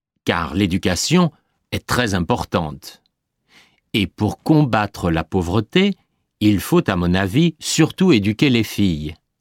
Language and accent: French; France; moved away as an adult; J'ai décidé d'étudier l'architecture et après mes 6 ans d'études, j'ai quitté la France. Je suis parti à l'étranger car je voulais utiliser mes connaissances en architecture